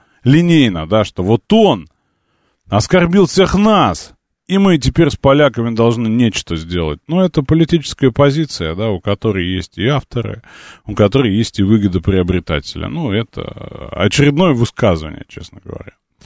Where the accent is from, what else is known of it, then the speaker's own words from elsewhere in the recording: Moscow, Russia; я из России, из Москвы